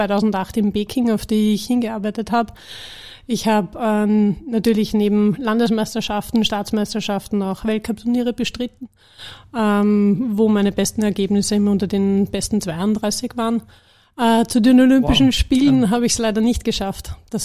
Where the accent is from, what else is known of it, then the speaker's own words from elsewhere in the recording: Mautern, Austria; Tennis, ja, kommt von den Eltern. Gibt es in Mautern, wo ich herkomme, auch einen guten Tennisverein.